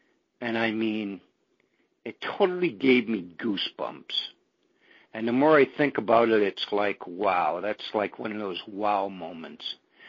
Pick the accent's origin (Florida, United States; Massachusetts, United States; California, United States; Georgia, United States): Massachusetts, United States; I'm from Massachusetts. Well, I'm 67 years old.